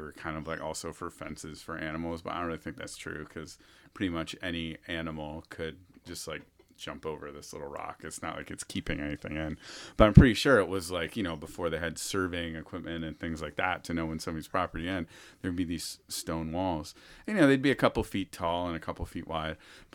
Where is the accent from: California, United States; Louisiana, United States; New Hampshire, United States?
New Hampshire, United States; So I grew up in New Hampshire.